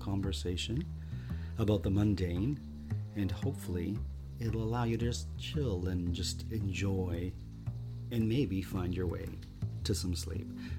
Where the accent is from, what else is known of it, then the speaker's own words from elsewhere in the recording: Canada; we said, well, we're Canadian. That's a Canadian flag.